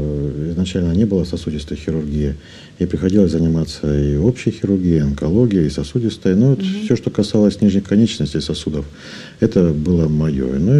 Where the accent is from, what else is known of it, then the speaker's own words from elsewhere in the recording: Krasnodar Krai, Russia; also born or lived in Rostov Oblast; Я сам с Кубани. Отец у меня был военным строителем, поэтому передвигались по всей и европейской части России, и небольшие командировки за рубеж были.